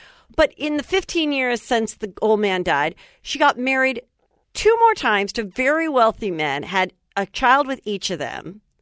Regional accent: Woodland Hills, California, United States; Woodland Hills

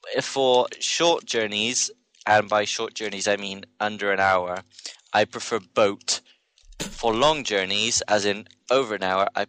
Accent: United Kingdom; I have a British passport. I have a British birth certificate. I'm British.

